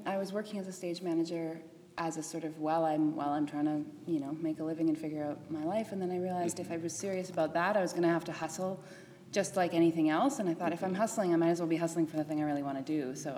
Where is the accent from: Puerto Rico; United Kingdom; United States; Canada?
Canada; Winnipeg, Manitoba; also born or lived in Ontario; now in Edmonton, Canada; I come from Winnipeg most recently. I guess I was born in Ontario and grew up first half of my life there, and then second half of my life in Winnipeg, and now the third half of my life is in Edmonton. And I came here 2 years ago to start school